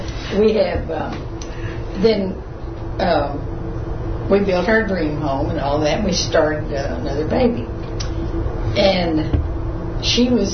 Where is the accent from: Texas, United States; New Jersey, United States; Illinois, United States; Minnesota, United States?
Texas, United States; Dallas; And I grew up in Dallas. My daddy had a grocery store.